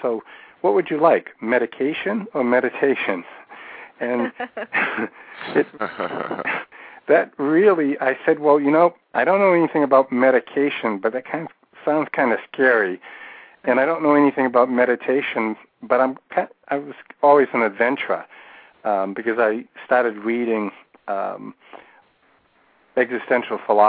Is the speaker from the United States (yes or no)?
yes; Boston, Massachusetts, United States; I was just a 20-year-old business major, first in my class in business administration, nice Irish Catholic from 10 children in an Irish Catholic family in Boston.